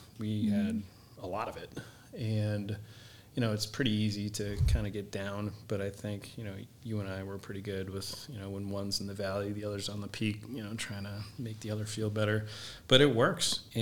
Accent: New Hampshire, United States; And I think for Kat and I growing up in New Hampshire, you definitely had four defined seasons.

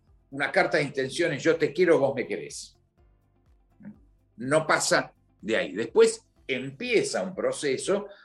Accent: Argentina; Yo soy un argentino.

